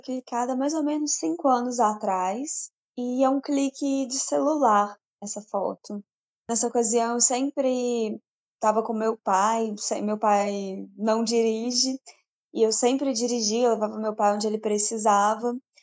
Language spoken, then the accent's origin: Portuguese; Juiz de Fora, Minas Gerais, Brazil; Eu nasci em Juiz de Fora, morei boa parte da minha vida aqui no bairro Democrata e sou uma artista visual que escolheu permanecer na cidade.